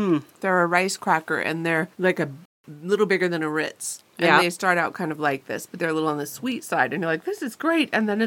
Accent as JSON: {"language": "English", "region": "Pacific Northwest", "country": "United States", "said": "I am from the Northwest. I do come from farm people"}